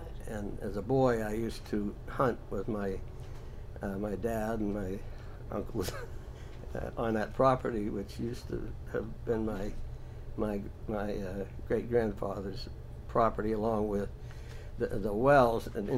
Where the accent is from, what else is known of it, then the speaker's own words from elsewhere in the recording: Lima, Ohio, United States; born there; So anyway, Dad, my mother were married, in Ohio, and I was born in Lima, then Lima, Ohio.